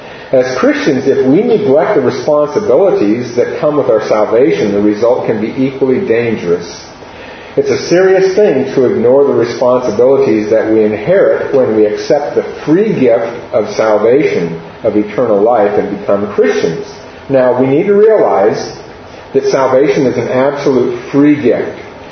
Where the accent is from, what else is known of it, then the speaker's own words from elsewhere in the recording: Astoria, Oregon, United States; I'm from Astoria, Oregon, and I'm going to use a bunch of illustrations from where I grew up. So this is the mouth of the Columbia River. This is where I grew up.